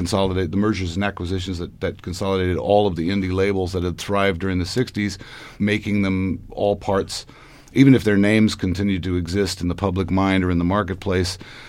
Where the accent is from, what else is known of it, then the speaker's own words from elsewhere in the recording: San Francisco, California, United States; Well, I've been playing music most of my life, born and raised in San Francisco